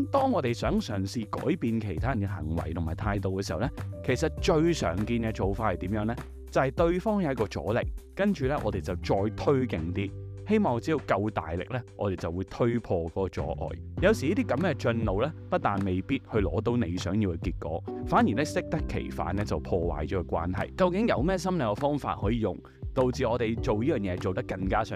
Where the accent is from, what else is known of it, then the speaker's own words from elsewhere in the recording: Hong Kong; 使得心理学成为我们香港人的思想装备